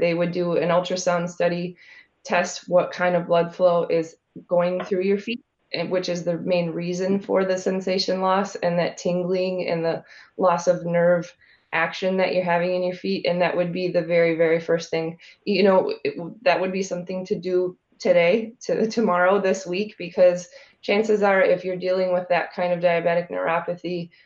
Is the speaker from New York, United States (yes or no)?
no; Neenah, Wisconsin, United States; Good morning, Joe. Calling from my hometown, actually, of Neenah.